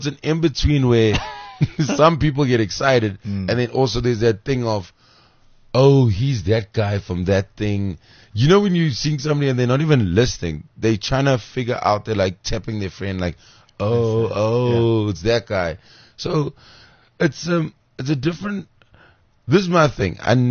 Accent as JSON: {"language": "English", "town": "Durban", "region": "KwaZulu-Natal", "country": "South Africa", "said": "So my mom was a nun in Cape Town. I'm from Durban."}